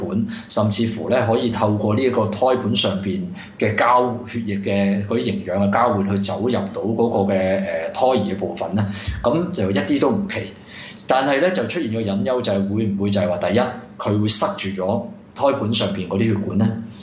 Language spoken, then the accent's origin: Cantonese; Guangdong, China; 其實你可以用一個我哋廣東人比較形象啲嘅